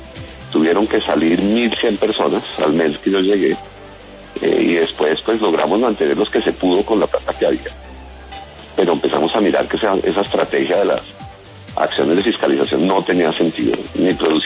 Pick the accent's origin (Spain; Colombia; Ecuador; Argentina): Colombia; como colombiano